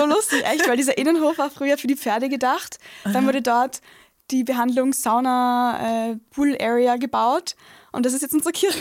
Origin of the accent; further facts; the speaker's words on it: Vienna, Austria; born there; Also ich bin in Wien geboren. Meine Familie war, also sie waren nicht mal Kulturkatholiken, würde ich sagen. Sie waren so eine Mischung zwischen Kulturkatholiken, aber auch sind aus der Kirche ausgetreten.